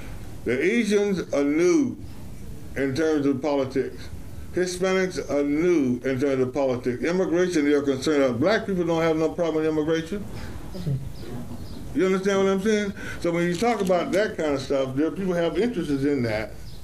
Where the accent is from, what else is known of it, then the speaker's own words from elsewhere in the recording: Florida, United States; I'm a Southern, I'm from Florida. You can't go no further than Florida.